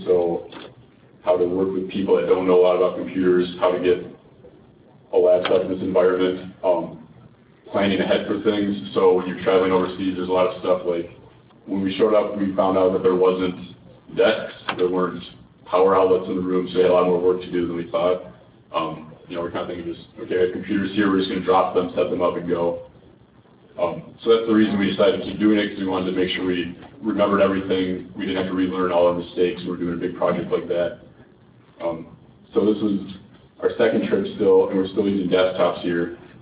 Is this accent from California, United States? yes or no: no; Milwaukee, Wisconsin, United States; I'm also from Milwaukee with Garrick.